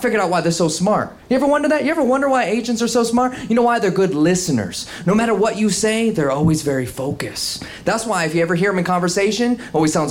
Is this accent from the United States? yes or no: yes; Virginia, United States; born there; And I'm just like, nah, I was born in Virginia.